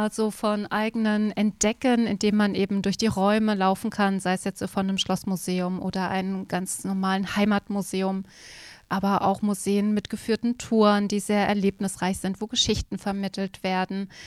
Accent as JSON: {"language": "German", "region": "Thuringia", "country": "Germany", "tie": "born there", "said": "Ich bin gebürtige Thüringerin. Ich habe in Jena studiert, nämlich Volkskunde Kulturgeschichte."}